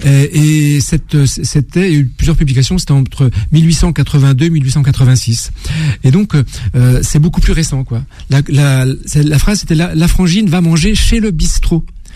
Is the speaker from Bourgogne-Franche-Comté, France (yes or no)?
no; Saint-Frimbault-sur-Prières, Pays de la Loire, France; C'est mon village natal.